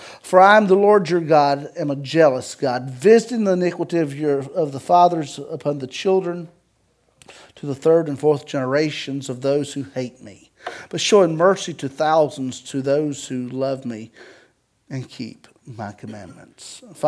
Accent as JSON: {"language": "English", "region": "the South", "country": "United States", "said": "But see, we're all from the South, and we communicate different ways at times, you know."}